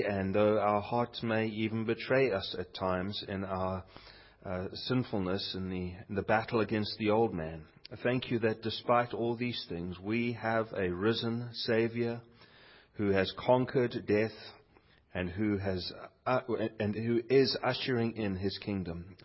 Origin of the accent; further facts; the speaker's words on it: South Africa; born there; I actually hold dual nationality. I am both a South African citizen by birth and a British citizen by virtue of my parents.